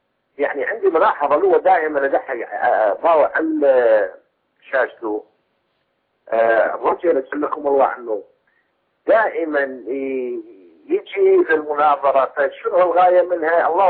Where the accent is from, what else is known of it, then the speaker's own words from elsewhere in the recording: Iraq; مثل ما يقول عندنا بالعراق